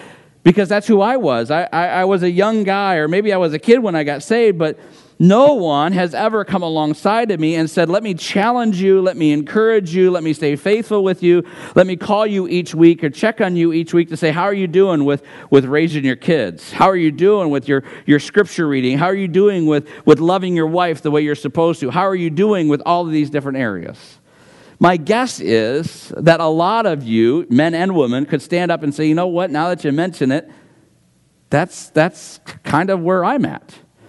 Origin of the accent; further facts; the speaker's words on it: Chicago, Illinois, United States; I'm from Chicago, so naturally we just didn't hit it off well.